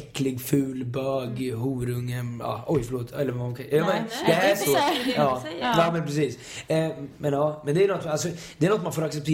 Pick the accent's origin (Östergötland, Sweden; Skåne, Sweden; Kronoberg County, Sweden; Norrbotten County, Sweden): Östergötland, Sweden; accent: Östergötland; Alltså, min dialekt sitter så djupt. Alltså, östgötska är svårt att ta bort.